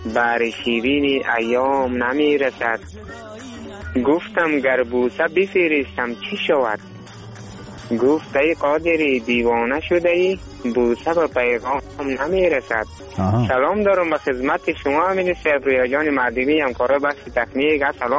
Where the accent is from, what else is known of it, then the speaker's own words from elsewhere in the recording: Afghanistan; همه ما شما افغان هستیم.